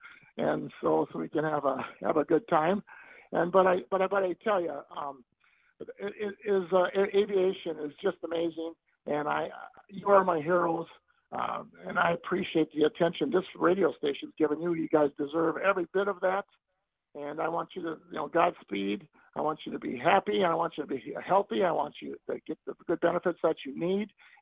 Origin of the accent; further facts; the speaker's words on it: Milwaukee, Wisconsin, United States; born there; I was born in Milwaukee, and I was definitely on the flight line between Chicago and Green Bay